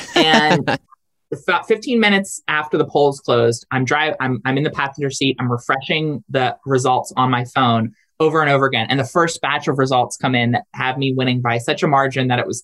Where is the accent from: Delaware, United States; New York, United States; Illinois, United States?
Delaware, United States; I'm from Delaware, and you know I go back with Joe Biden.